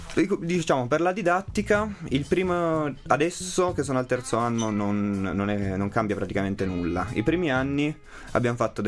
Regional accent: Milan, Lombardy, Italy; vengo da Milano e sono uno studente del terzo anno di autoveicolo.

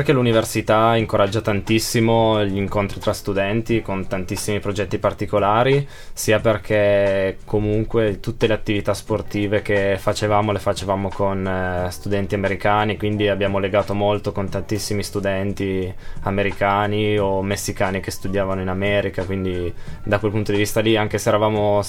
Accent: Asti, Piedmont, Italy; perché io sono di Asti

